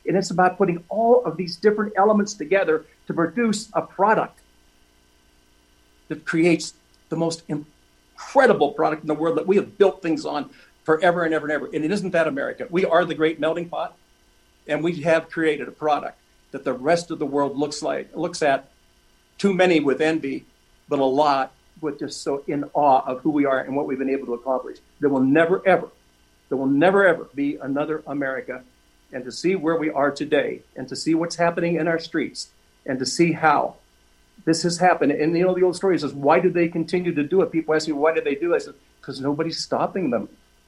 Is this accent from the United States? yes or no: yes; Pittsburgh, Pennsylvania, United States; I'm an Irish Catholic from Western Pennsylvania. I grew up in Pittsburgh.